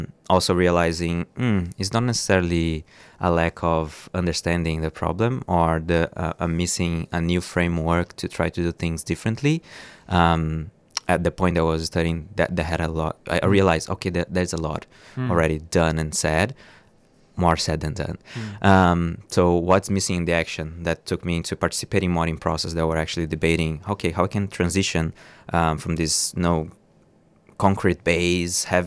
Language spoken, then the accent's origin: English; Brazil; English is a second language; moved away as an adult; You might recognize that's like a Portuguese speaking, but I'm Brazilian. I came from Brazil with a Northeastern Brazilian ancestry, and have been living in Nam for the past 6 years almost now.